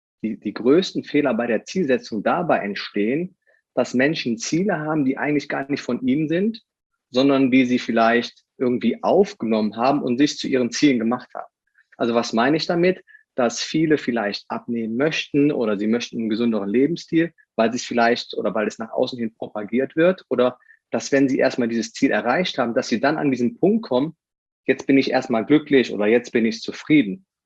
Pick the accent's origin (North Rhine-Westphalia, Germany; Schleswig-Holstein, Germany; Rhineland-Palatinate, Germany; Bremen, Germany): North Rhine-Westphalia, Germany; Aachen; Also ich komme aus Aachen. Also meine Verwandtschaft ist eigentlich aus Hannover, aber da habe ich selber nie gelebt.